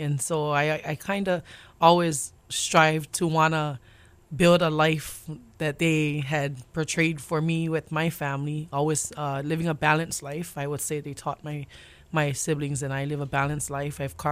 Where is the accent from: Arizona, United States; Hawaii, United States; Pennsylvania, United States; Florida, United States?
Hawaii, United States; Waianae; I grew up in Waianae.